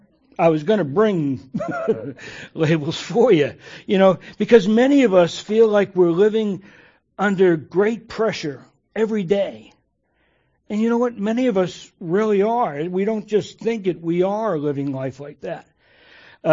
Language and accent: English; Boston, Massachusetts, United States; accent: military generic; I grew up in Boston. I can still park my car in Harvard Yard. I still go to Fenway Park.